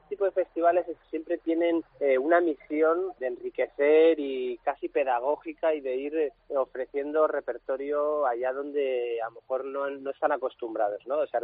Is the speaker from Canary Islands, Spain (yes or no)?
no; Torrelodones, Community of Madrid, Spain; also born or lived in United States; yo soy vecino de Torrelodones. Tras vivir muchos años fuera, estuve 12 años viviendo en Estados Unidos, volví al que era mi pueblo, donde había crecido